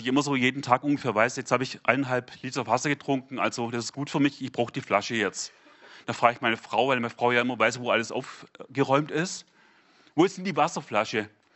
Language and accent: German; Baden-Württemberg, Germany; Als Schwabe würde ich vielleicht sagen, du Grasdackel oder du Halbdackel.